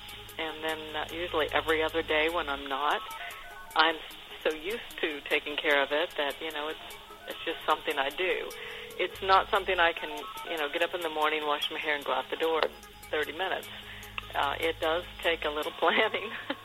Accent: Wabash, Indiana, United States; I grew up in Wabash, Indiana, and we used to get quite a bit there.

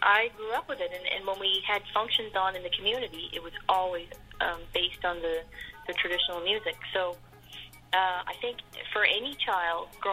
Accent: Cape Breton, Nova Scotia, Canada; growing up in Cape Breton, being the daughter of … having the ancestry behind me, my relatives coming from Scotland

